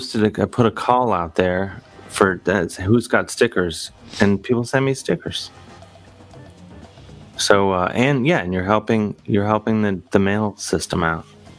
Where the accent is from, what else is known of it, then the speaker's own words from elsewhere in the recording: Ravenna, Ohio, United States; There was a place when I was growing up in Ohio, in Ravenna, Ohio, where I believe that's